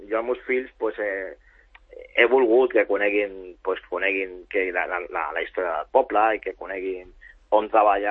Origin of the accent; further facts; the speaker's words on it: Sant Cugat del Vallès, Catalonia, Spain; m'estimo molt al meu poble i jo penso que un bon Sant Cugatenc